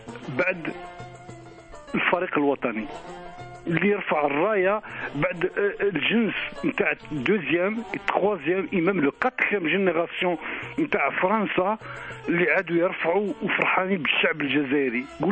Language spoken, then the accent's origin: French; Algeria; now in Montréal, Canada; On est fier de notre algérianité. Hein. Je suis fier. J'ai envie de montrer mon drapeau algérien ici à Montréal, ici au Canada.